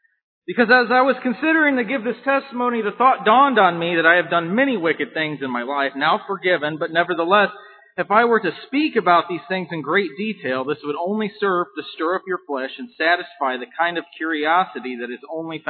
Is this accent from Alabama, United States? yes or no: no; Houston, Texas, United States; born there; I'm 30 years old. I was born in Houston, Texas in 1984. I lived there for a couple years and moved twice within the next 7 years.